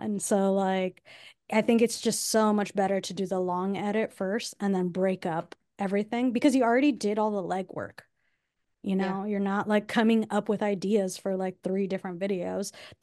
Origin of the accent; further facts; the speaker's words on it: California, United States; also born or lived in Southern US; Like I'm from SoCal. But I did live in the South for like 8 years.